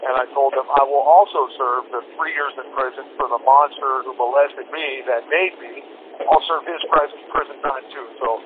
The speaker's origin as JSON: {"language": "English", "region": "Alaska", "country": "United States", "tie": "born or raised there", "said": "I was born and raised in Alaska."}